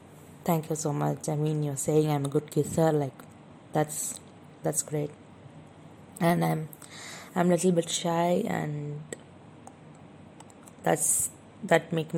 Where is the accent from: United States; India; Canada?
India; English is a second language; now in London, United Kingdom; I'm from India, and I moved to London